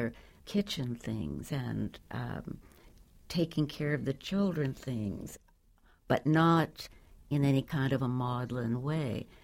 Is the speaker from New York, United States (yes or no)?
yes; New York City, New York, United States; I'm from New York City. I never knew the names of any birds.